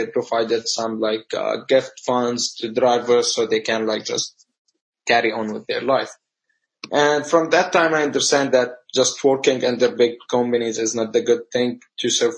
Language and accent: English; Syria; moved away; I'm originally from Syria.